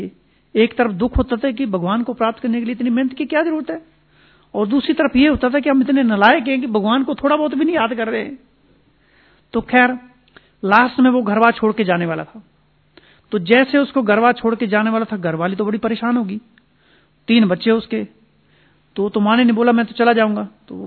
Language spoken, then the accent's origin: Hindi; Himachal Pradesh, India; उनका भी गांव हिमाचल में, हमारा गांव भी हिमाचल में